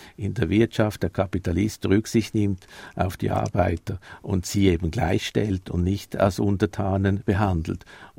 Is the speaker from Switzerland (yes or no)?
yes; Switzerland; arbeite ich auch als Schweizer in Europa seit 20 Jahren